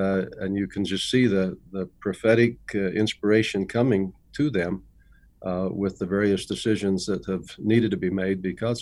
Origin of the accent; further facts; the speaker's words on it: Utah, United States; also born or lived in Colorado; Well, I was born here in Utah. I grew up in Utah mainly, but most of my married life was in Colorado.